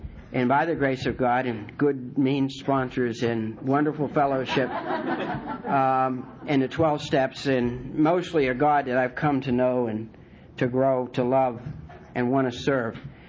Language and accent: English; Martins Ferry, Ohio, United States; born there; But North Carolina is now my home. But I was born in Ohio, a little town, Martins Ferry.